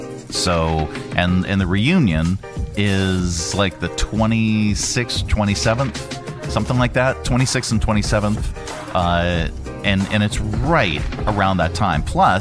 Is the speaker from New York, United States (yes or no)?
no; Johnstown, Pennsylvania, United States; there's a downtown loft in the town I grew up in Johnstown, Pennsylvania.